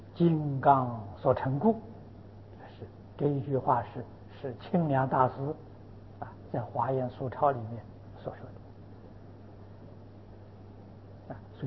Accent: China; 琉璃用我们现在的话就是绿色的玉，啊，我们中国人叫翡翠

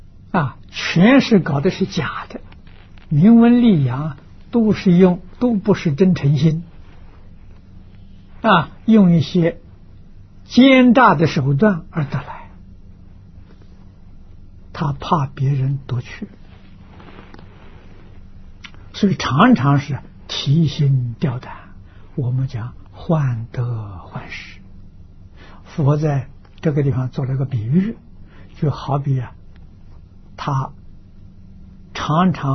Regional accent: China; 翅是鸟，卧鸟啊，不是一个好的鸟，是鹰一类啊，我们中国人叫鹞子啊

